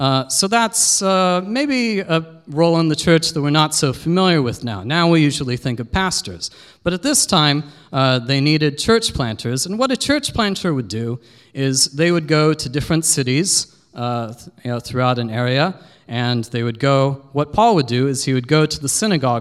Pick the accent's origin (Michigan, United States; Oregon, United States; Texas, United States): Oregon, United States; now in Suzhou, China; I'm from Oregon in the U.S., and I've been here for 12 years in Suzhou already.